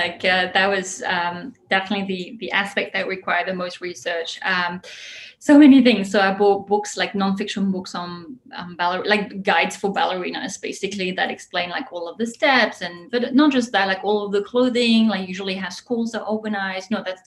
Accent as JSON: {"language": "English", "region": "Île-de-France", "country": "France", "tie": "born or raised there", "said": "I grew up outside Paris, about 40 minutes south, southeast. And I've always loved the city deeply. I've never lived there, but I've gone there many, many times"}